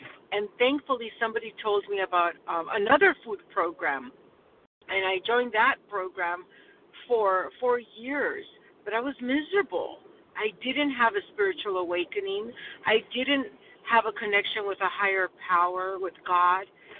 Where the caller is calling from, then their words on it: California, United States; I'm calling from California